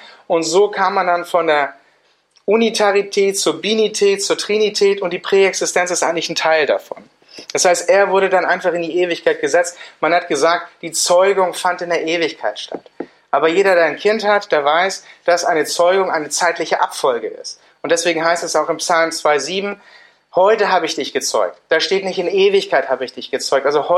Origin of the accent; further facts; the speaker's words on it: Switzerland; ich komme jetzt aus der Schweiz